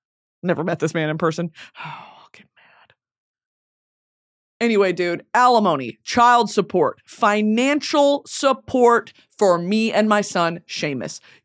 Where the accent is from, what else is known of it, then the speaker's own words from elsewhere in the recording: Texas, United States; It was so weird growing up in Texas, which I guess now makes sense now that I think about it for more than 6 seconds. I used to live in Dallas.